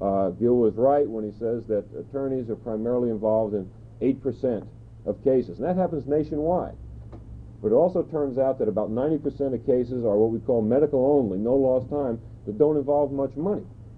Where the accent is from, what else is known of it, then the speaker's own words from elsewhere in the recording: Miami, Florida, United States; I am a lawyer by trade. I come from Miami, Florida, Coconut Grove, more specifically, and I bring you this good weather.